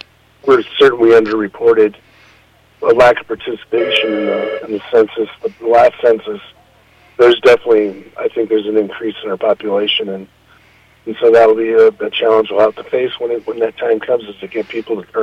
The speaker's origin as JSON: {"language": "English", "town": "Estherville", "region": "Iowa", "country": "United States", "tie": "born or raised there", "also_born_or_lived": "Korea / Twin Cities", "said": "Yeah. I'm from Iowa. I grew up in Esterville, Iowa. I went to Iowa Lakes, Iowa State."}